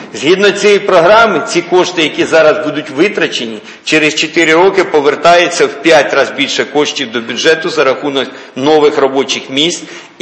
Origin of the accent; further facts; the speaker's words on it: Kherson, Kherson Oblast, Ukraine; ну я ж з Херсона.